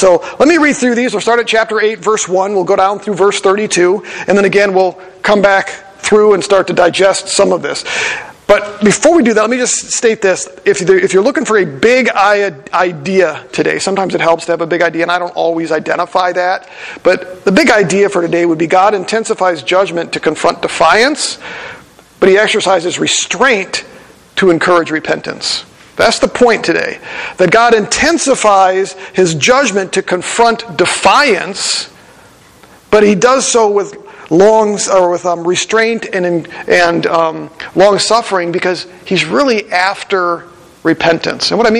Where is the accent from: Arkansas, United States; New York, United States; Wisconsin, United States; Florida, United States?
Wisconsin, United States; Green Bay; When I was growing up in Green Bay, at the end of winter, there'd be piles of snow everywhere, and we'd wait for them to go down.